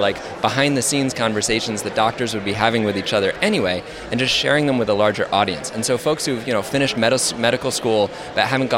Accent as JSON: {"language": "English", "region": "Maine", "country": "United States", "lives_now": "Los Angeles, United States", "said": "I'm originally from Maine, live in Los Angeles now"}